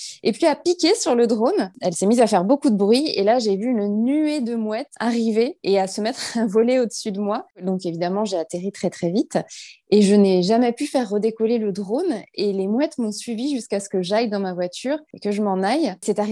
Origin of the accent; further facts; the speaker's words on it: Normandy, France; parce qu'en tant que Normande, je suis venue plusieurs fois dans ma vie à Oulgat et sur la côte